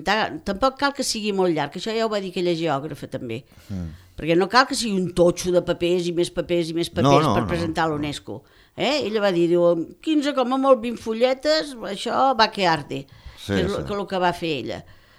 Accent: Pradell, Catalonia, Spain; Per això, que soc de Pradell, no ho soc de fora.

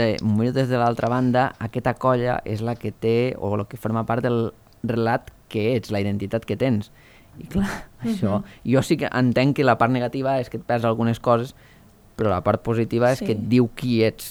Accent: Els Guiamets, Catalonia, Spain; jo soc dels Guiamets i més o menys tinc colla de Guiamets, o conec gent als Guiamets

